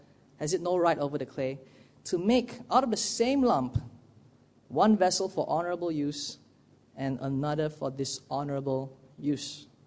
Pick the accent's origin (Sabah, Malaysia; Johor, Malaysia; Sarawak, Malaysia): Sarawak, Malaysia; Miri; Every year in my hometown, in Sarawak, in Miri, my aunt, every year, Chinese New Year, I go to her house.